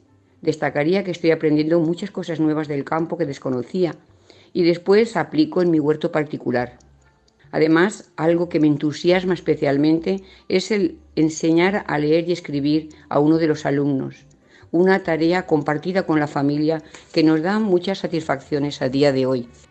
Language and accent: Spanish; Chelva, Valencian Community, Spain; tengo 64 años y soy de Chelva, un pequeño pueblo de la comarca de Los Serranos.